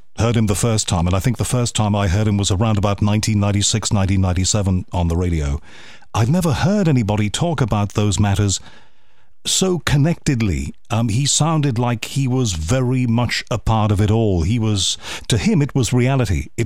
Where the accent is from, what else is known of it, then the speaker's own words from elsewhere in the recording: Liverpool, North West England, United Kingdom; But I was brought up in Liverpool, where we're all half and half. We're all half Irish, half English there.